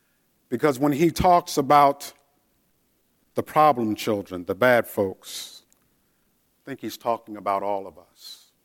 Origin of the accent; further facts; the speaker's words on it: Jersey City, New Jersey, United States; In my house, I grew up in Jersey City, the inner city. My mother raised five knucklehead boys, five, and one sister.